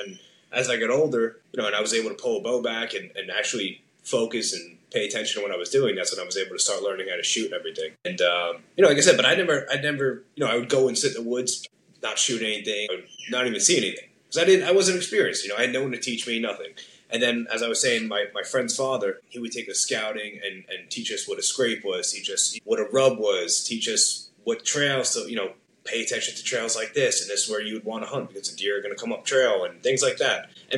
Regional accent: Freehold, New Jersey, United States; I'm from Freehold, New Jersey. I'm 30 years old.

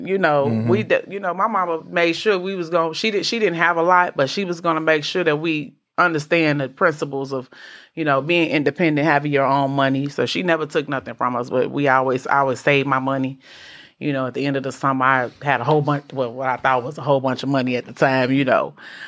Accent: Chicago, Illinois, United States; I grew up in Chicago on the South Side. Shout out to the South Side. You know, I'm a project. I'm a product of the projects. You know, I grew up in the projects.

